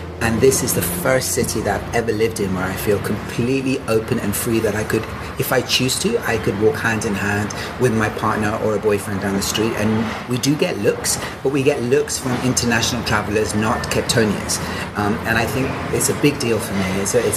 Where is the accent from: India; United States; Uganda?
India; So I'm Indian. I was raised as a Muslim.